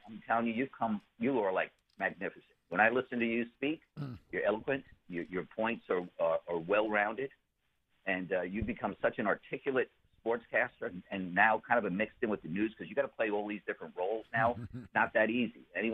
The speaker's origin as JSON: {"language": "English", "town": "Brentwood", "region": "New York", "country": "United States", "tie": "born or raised there", "said": "I grew up in Brentwood, Long Island, which was one of the, not a very, you know, good neighborhood. We were pretty poor."}